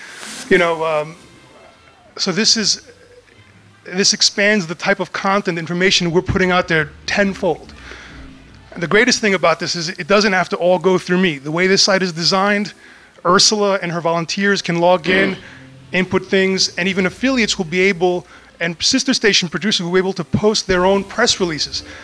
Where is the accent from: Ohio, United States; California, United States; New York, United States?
New York, United States; I'm from New York. I can talk fast, but I'll try to talk slow enough for folks to understand.